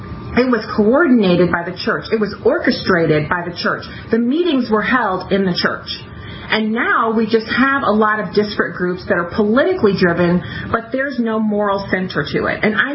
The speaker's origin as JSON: {"language": "English", "country": "Germany", "tie": "born or raised there", "said": "I didn't grow up in, you know, the inner city. I grew up in Germany."}